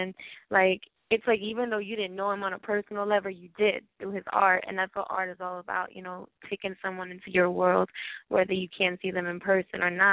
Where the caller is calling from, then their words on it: Queens, New York, United States; I'm calling from Queens.